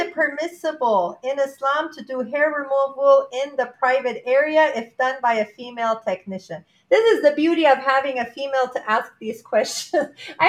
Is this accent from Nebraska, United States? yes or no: no; Houston, Texas, United States; first female mufti in Houston, Texas, my hometown. Woo, Houston!